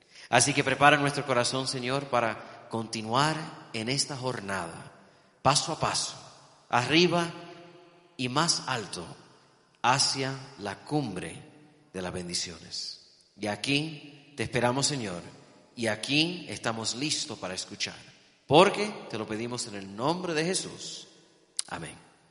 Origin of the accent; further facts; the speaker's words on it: Miami, Florida, United States; born there; aunque nací en Miami, yo me bauticé en la iglesia adventista en el estado de Alaska.